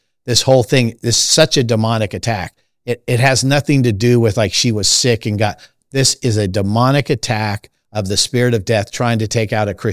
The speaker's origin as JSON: {"language": "English", "town": "Los Angeles", "region": "California", "country": "United States", "tie": "born or raised there", "said": "I mean, I was raised in Los Angeles in the 60s, and with all the drug and alcohol and the summer of love and all the craziness of that."}